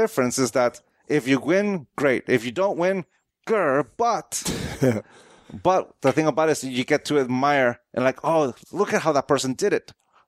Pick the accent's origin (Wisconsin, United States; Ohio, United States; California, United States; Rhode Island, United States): California, United States; San Diego; I was born and raised in San Diego.